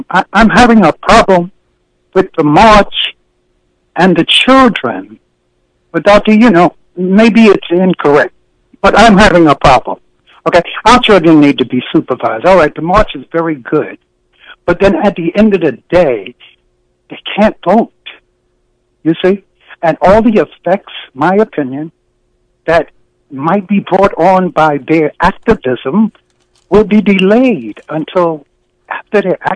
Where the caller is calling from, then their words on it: Harlem, New York, United States; We're calling from Harlem.